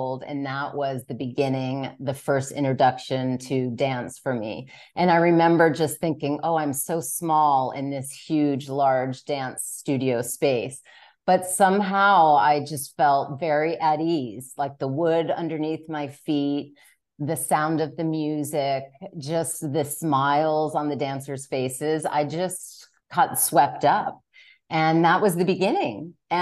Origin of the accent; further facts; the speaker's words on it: Orlando, Florida, United States; So yes, I'm from Orlando, Florida.